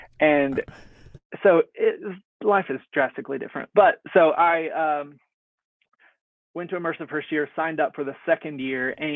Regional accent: Davis, West Virginia, United States; I've born and raised in West Virginia. Grew up in a Christian family, and have had a lot of dreams and a lot of aspirations and things that I knew would take me outside of this community that I grew up in. I grew up in a super small town called Davis.

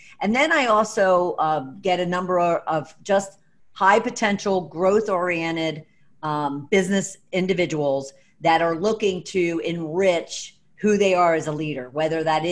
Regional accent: Philadelphia, Pennsylvania, United States; now in Atlanta, United States; I'm from Philly, one of 12 kids with a lot of nieces and nephews running around, but I live in Atlanta, Georgia with my little four-legged friend Coco.

